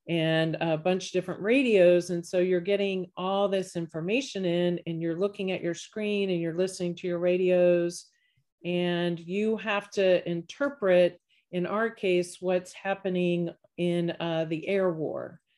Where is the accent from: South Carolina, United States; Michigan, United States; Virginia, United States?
Virginia, United States; So I grew up in Virginia. I left Virginia and I went to officer training school because I went to college at Virginia Tech.